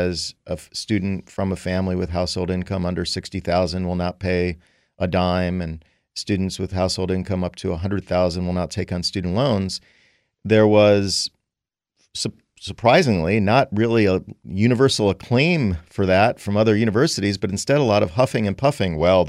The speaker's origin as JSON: {"language": "English", "region": "Michigan", "country": "United States", "said": "I'll single out one in my home state of Michigan"}